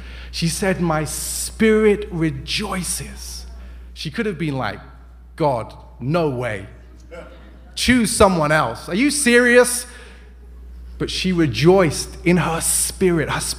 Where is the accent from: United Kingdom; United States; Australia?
United Kingdom; England; and I'm English, so I'll say it this way